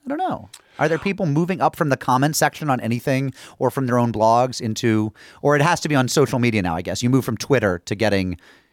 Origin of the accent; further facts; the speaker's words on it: New England, United States; I'm not from New York. I'm from small town New England.